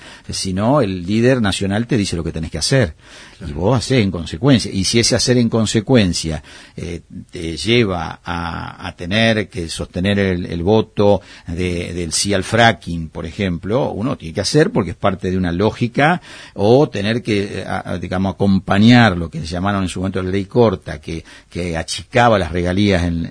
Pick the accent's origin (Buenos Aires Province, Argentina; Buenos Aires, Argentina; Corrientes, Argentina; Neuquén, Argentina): Neuquén, Argentina; El Huecú; nosotros que llegamos hasta Zapala, pero veníamos del Huecú, o sea que pertenecíamos a Chosmalal, Andacollo, el Huecú, bueno, los distintos pueblitos más chicos del lugar